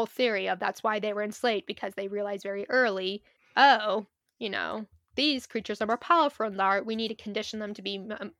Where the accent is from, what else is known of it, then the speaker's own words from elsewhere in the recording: Oregon, United States; When I go visit my family, like my hometown's known for the Oregon Shakespeare Festival